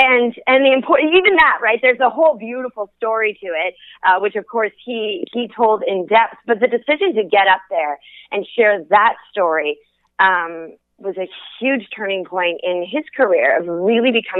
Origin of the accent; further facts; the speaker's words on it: Minnesota, United States; now in Phoenix, United States; And so I grew up in Minnesota, but now I live in Phoenix.